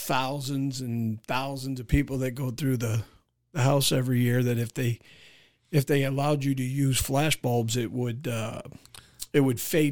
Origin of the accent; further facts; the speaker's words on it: Ogdensburg, New York, United States; It's about a school that was run in my hometown up in Ogdensburg, New York.